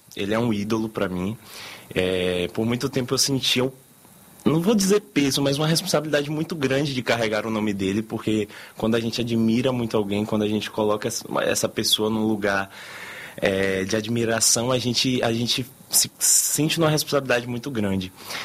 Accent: Amargosa, Bahia, Brazil; also born or lived in Salvador; lá na minha cidade, Amargosa, que eu nasci em Salvador, fui criado em Amargosa.

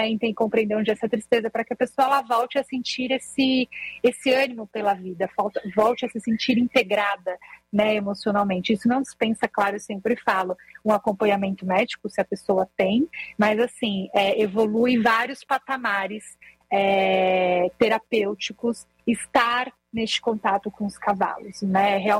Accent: São Paulo, Brazil; Eu vim de São Paulo, eu sou paulistana.

